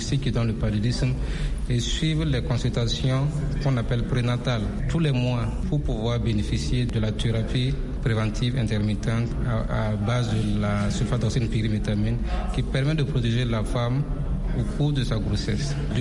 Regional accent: Burkina Faso; Chez nous, au Burkina Faso, ce sont les enfants de moins de 5 ans que le gouvernement a ciblés.

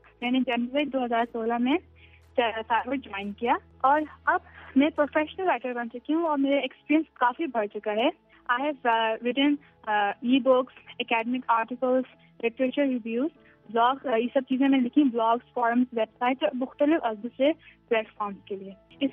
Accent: Karachi, Sindh, Pakistan; میں کراچی سے پاکستان سے ہوں اور اس وقت میں بیچلرس آف سائنس کی ڈگری حاصل کر رہی ہوں کراچی یونیورسٹی سے سائیکالوجی میں.

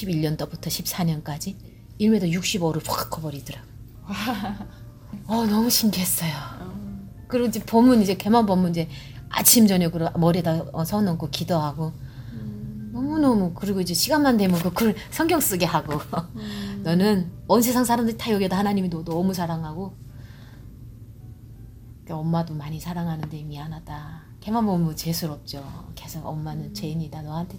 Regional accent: North Korea; 나는 이제 탈북자니까

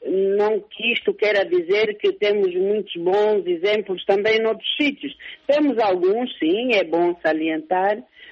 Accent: Huíla, Angola; born there; Eu sou de lá. O meu umbigo caiu lá. Na Uila.

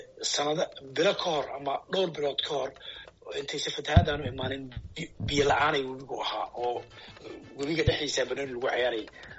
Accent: Middle Shabelle, Somalia; born there; meesha aan ku dhashay shabeel dhexa

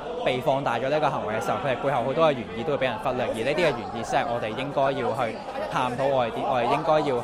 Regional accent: Hong Kong; 要去维护我们香港人的权益

